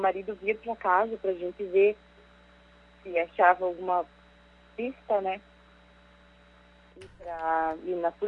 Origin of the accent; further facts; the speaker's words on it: Curitiba, Paraná, Brazil; now in Camargo, Brazil; Não, eu sou de Curitiba.